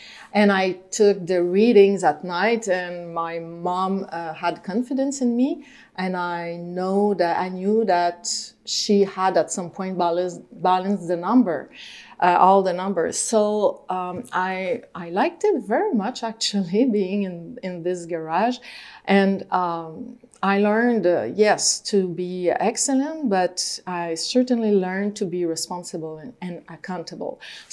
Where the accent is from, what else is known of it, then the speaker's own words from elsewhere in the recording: Joliette, Quebec, Canada; English is a second language; Yes, I grew up in Joliette. It's a city 1 hour from Montreal in the region of Lanaudière.